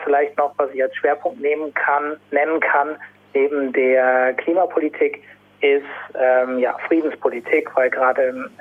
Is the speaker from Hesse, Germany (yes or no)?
yes; Hesse, Germany; now in Berlin, Germany; Ich bin aus Hessen tatsächlich, aber aus dem nördlicheren Teil, Nordhessisch-Sibirien sozusagen, in der Nähe von Kassel, auf dem Dorf aufgewachsen dort, ein bisschen westlich von Kassel, habe dort meine Kindheit verbracht, bin dann zum Studieren aber weggegangen und mittlerweile in Berlin